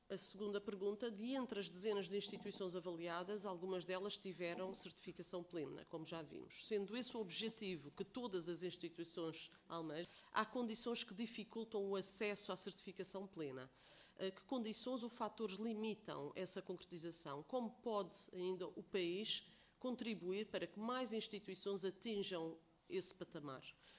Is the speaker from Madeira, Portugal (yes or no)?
yes; Madeira, Portugal; E eu destaco esta instituição porque eu sou madeirense.